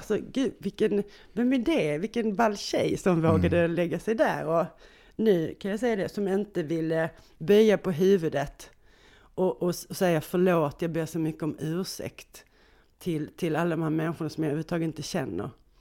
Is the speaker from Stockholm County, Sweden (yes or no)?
no; Skåne, Sweden; Vi är skåningar, men vi gör inte de här grova bondären